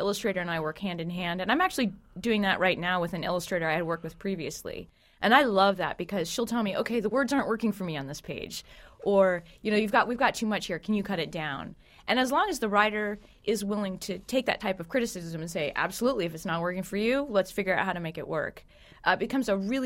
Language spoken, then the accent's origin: English; Huntington, Indiana, United States; This was up in Huntington, Indiana, which is where I grew up in Indiana.